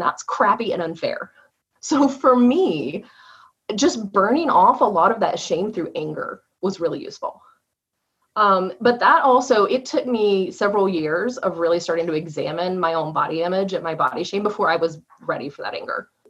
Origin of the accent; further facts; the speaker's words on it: the South, United States; Particularly as I'm Southern, I grew up in the South, and proper Southern ladies don't get angry.